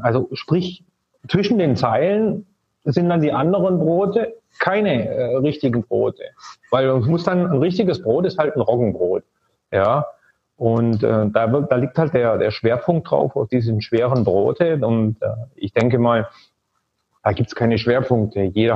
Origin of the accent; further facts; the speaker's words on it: Germany; moved away; Ich bin ja auch in Deutschland groß geworden und habe das auch so mitbekommen, wie du das gerade geschildert hast. Und als ich Deutschland damals verlassen hatte